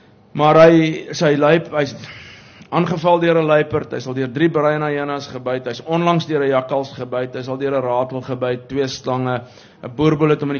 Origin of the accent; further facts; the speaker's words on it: Pretoria, Gauteng, South Africa; toe ek groot geword het in Pretoria was ek akiet bewus van die feit dat ek nie inpas nie.